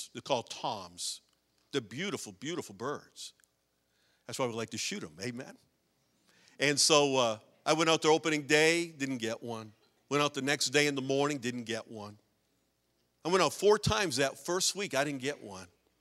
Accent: Massachusetts, United States; I grew up in Massachusetts. I love hunting and fishing

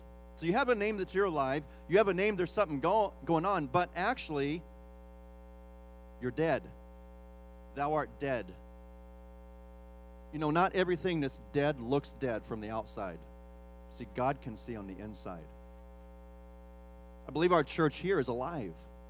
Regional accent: Iowa, United States; we landed in my hometown of Iowa to get over jet lag.

